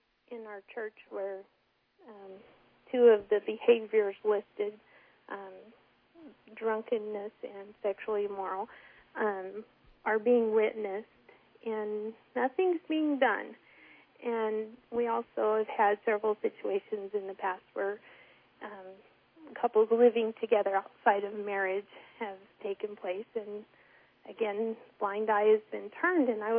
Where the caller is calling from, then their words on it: New Castle, Colorado, United States; I am calling from Newcastle.